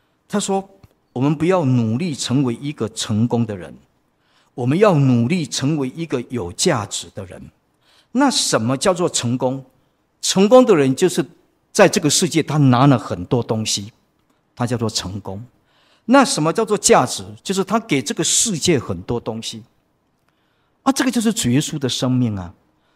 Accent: Taiwan; 我们不过是平凡的在台湾长大

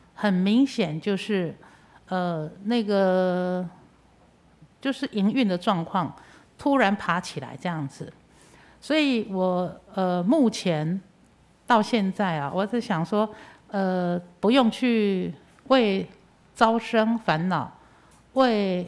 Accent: Chiayi, Taiwan; 因为我们都是嘉义人

